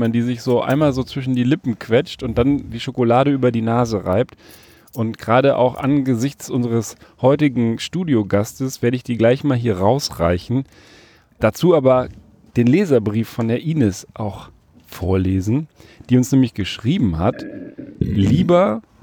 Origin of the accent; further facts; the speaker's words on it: Saxony, Germany; aus dem Erzgebirge, meiner Heimat, also ist gar nicht aus Halle